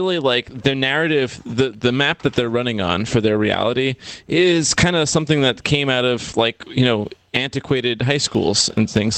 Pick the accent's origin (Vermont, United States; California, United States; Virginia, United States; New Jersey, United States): Vermont, United States; Of course, I came from Vermont, you know, which is also where Bernie made his mark.